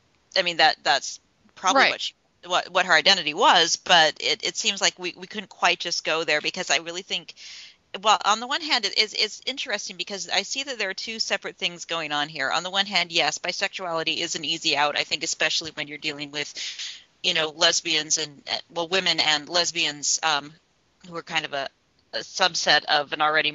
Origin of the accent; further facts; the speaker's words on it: Salt Lake City, Utah, United States; you know, as a 15-year-old growing up in Salt Lake City.